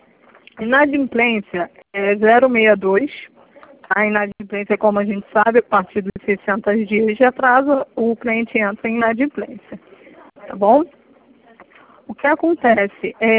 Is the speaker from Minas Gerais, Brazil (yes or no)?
no; Nova Iguaçu, Rio de Janeiro, Brazil; sou de Nova Iguaçu 1.